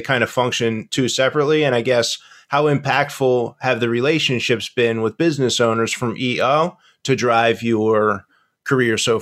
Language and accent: English; Philadelphia, Pennsylvania, United States; moved away as an adult; now in Chicago, United States; So, I mean, I grew up in Philadelphia. I moved to Chicago like 5 years ago to be near my daughter.